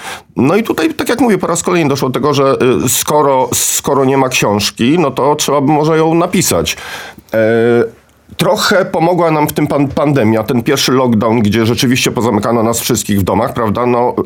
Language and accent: Polish; Austria; ja się wychowałem w Austrii, mówię po niemiecku. Oboje oczywiście czytamy, mówimy po angielsku.